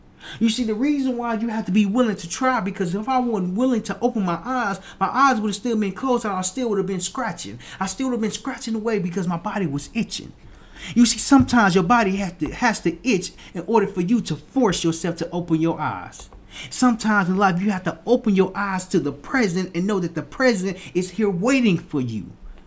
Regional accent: Little Rock, Arkansas, United States; when I was staying in my hometown, Little Rock, Arkansas, as I'm staying in my hometown, I went to this event.

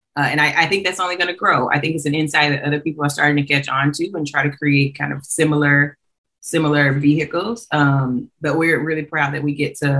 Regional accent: Montgomery, Alabama, United States; Clark was everything. I'm from Alabama.

